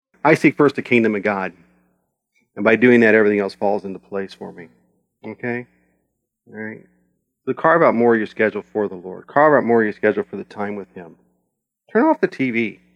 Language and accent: English; Springfield, United States; In my hometown of Springfield, I'm 50 minutes wherever I want to go.